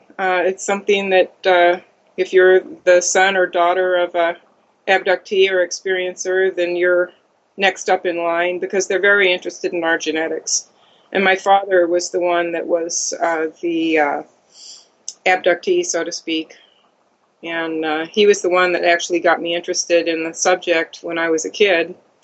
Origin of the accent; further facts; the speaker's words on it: Ohio, United States; also born or lived in California; Well, kind of two places. I was born in Southern California, lived there till I was about 11 years old, and then moved to Ohio.